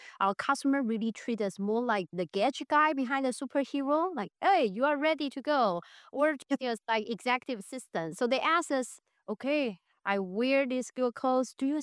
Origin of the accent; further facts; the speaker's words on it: Taiwan; moved away as an adult; now in United States; Yeah, I was from Taiwan originally. I went to Northwestern University to get my marketing degree.